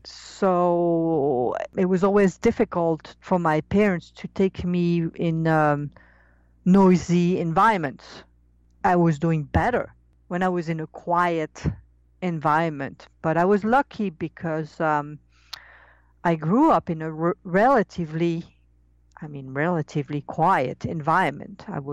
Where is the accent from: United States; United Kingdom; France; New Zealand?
France; How was it growing up in France, not knowing? Well, it was feeling strange and not knowing why at all.